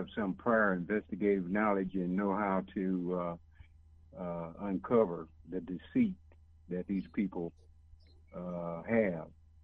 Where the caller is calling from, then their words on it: Edmond, Oklahoma, United States; I'm calling from Edmond, Oklahoma.